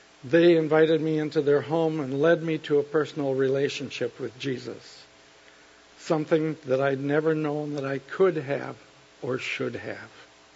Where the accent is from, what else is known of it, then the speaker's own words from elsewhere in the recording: Neillsville, Wisconsin, United States; I was born and raised in Neillsville, Wisconsin.